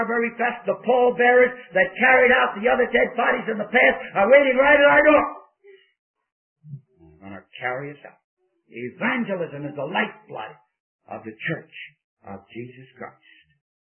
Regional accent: New York City, New York, United States; I can't go to the place where I was raised in New York City without standing in the corner

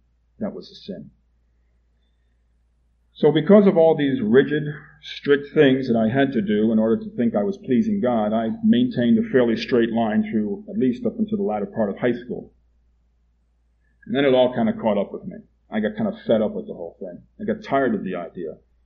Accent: New York City, New York, United States; born there; I was born in New York, New York City, about 20 miles from the center of New York City. And I was raised in a Catholic family, you could call it, although they were non-practicing.

